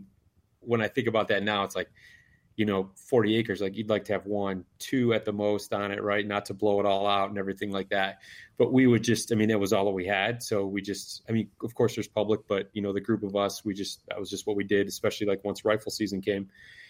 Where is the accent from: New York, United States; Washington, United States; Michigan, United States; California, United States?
Michigan, United States; I'm from Michigan, born and raised here. I grew up in northern lower Michigan, small community. And then now I actually reside in southeast Michigan. So for those familiar with the Midwest, or even if they're not, basically metro Detroit area.